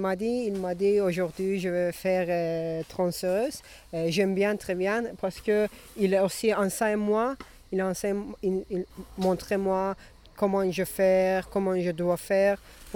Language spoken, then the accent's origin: French; Azerbaijan; French is a second language; je viens d'Azerbaïdjan.